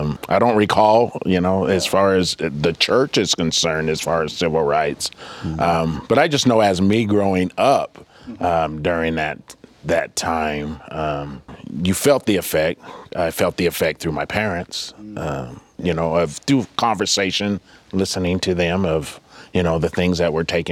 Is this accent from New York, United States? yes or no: no; Salt Lake City, Utah, United States; I grew up in Salt Lake City.